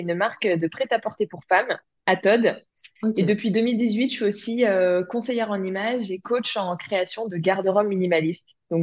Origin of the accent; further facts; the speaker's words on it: Grand Est, France; Moi, à la base, je suis de l'Est de la France, pas très loin de Nancy, on va dire, pour donner une grande ville.